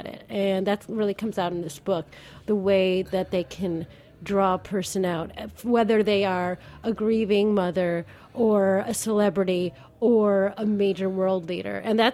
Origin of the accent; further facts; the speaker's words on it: Chicago, Illinois, United States; I'm actually from Chicago.